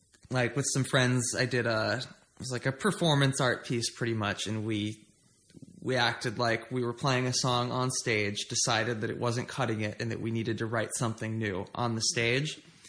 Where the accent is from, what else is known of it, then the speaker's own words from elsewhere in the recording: Yarmouth, Massachusetts, United States; also born or lived in Hyannis; I was bred on Cape Cod, Massachusetts. I grew up in Yarmouth. I was born in Hyannis.